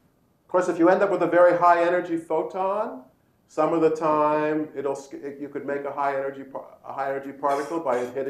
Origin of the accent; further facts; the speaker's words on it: Toronto, Ontario, Canada; I grew up in Toronto.